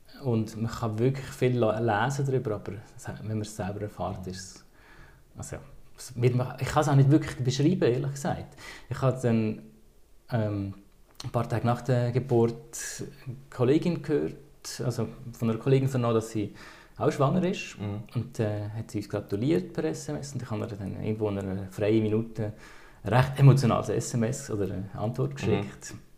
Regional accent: Lucerne, Switzerland; now in Basel, Switzerland; Ich komme ursprünglich aus Luzern. Wohne aber seit 4 Jahren jetzt hier in Basel mit meiner Frau und unserem neugeborenen Mädchen, der Jana.

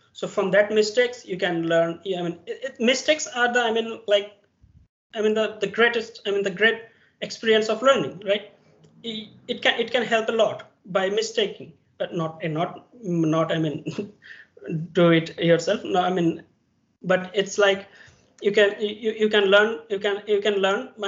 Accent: India; English is a second language; now in Spain; I'm from India.

